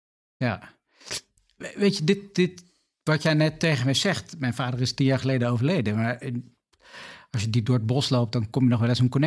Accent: Arnhem, Gelderland, Netherlands; We komen allebei uit Arnhem.

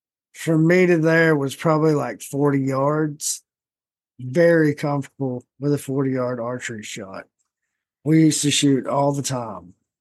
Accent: Appalachia, United States; I'm from Appalachia.

